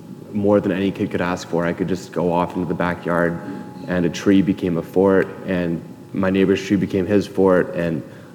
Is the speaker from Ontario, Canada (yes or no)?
no; North Vancouver, British Columbia, Canada; So I think growing up in North Van has really instilled that sense of neighborliness and stuff in me.